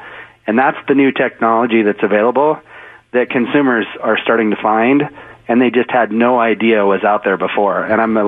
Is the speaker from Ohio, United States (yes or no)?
no; Republic, Washington, United States; also born or lived in West Seattle; I'm from Washington State. Grew up in West Seattle till I was about 8 or 9, and then we moved to Eastern Washington and grew up in a little stick town called Republic, Washington.